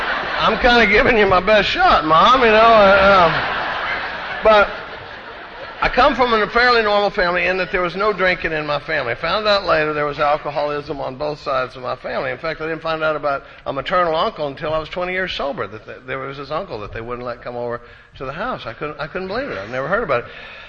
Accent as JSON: {"language": "English", "town": "Dallas", "region": "Texas", "country": "United States", "tie": "born or raised there", "said": "I come from a pretty normal family. I grew up in Dallas, Texas, and my mother was a first grade school teacher for 42 years"}